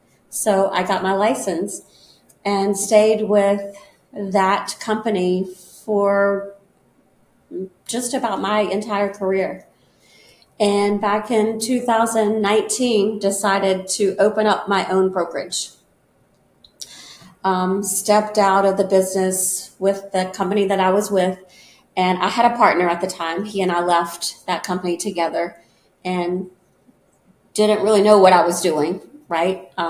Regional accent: West Virginia, United States; now in Lake Anna, United States; I'm from West Virginia, came from West Virginia.

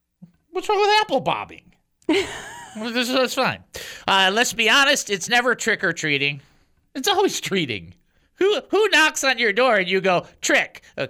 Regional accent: Detroit, Michigan, United States; I mean, I grew up in Detroit. So we would take a pillowcase, go house to house, and you dressed up as whatever.

